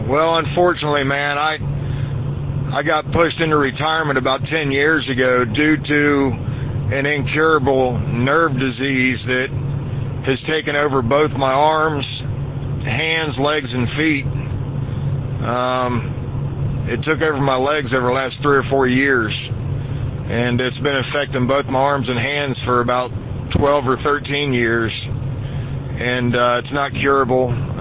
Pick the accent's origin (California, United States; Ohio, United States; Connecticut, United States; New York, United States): Ohio, United States; initially I was from Ohio. I was born and raised here in Ohio.